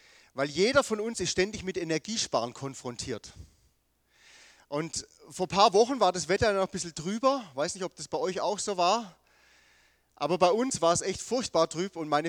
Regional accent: Southern Germany, Germany; ich bin Süddeutscher

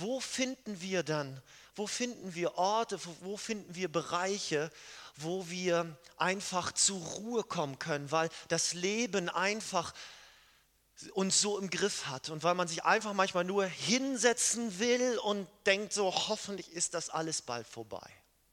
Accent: Lübeck, Schleswig-Holstein, Germany; ursprünglich komme ich von der Küste, aus Schleswig-Holstein, aus der wohl schönsten Stadt Deutschlands, nämlich Lübeck. Und ich bin mit dem Fahrrad 20 Minuten, war ich direkt am Strand.

